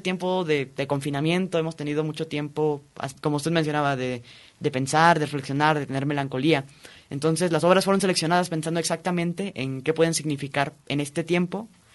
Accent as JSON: {"language": "Spanish", "town": "Guadalajara", "region": "Jalisco", "country": "Mexico", "said": "soy tapatío, orgullosamente."}